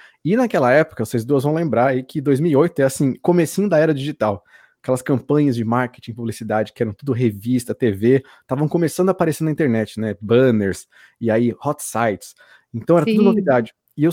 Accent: Brazil; como bons brasileiros a gente também gastar em euro, né, não tem como.

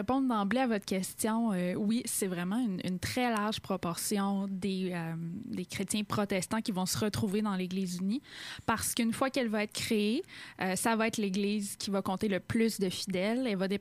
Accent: Quebec, Canada; Je sais que c'est pas une connaissance qui fait partie de notre formation en histoire en tant que Québécois et Canadien.

